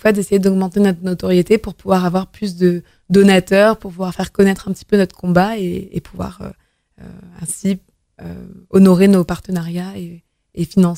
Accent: Vernon, Normandy, France; donc je suis une Vernonnaise, donc j'ai grandi à Vernon, etc.

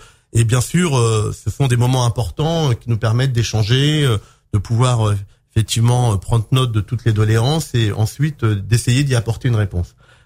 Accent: Limay, Île-de-France, France; moi, j'ai grandi à Limay, je suis un enfant de la ville

